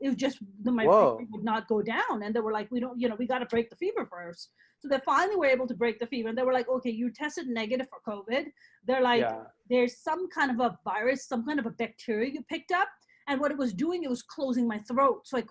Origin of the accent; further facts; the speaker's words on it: New York City, New York, United States; I mean, look, I grew up in New York City. All the subways I remember are just gross, filthy.